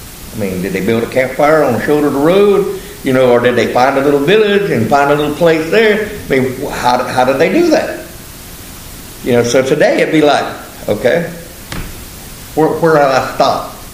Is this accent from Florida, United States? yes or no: yes; Orlando, Florida, United States; born there; So if that happened today, I was born in Orlando, Florida. I'd have to go to Orlando.